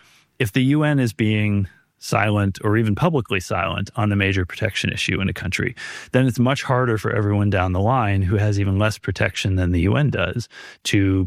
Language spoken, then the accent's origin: English; United States; I'm an American watching what's happening in my country.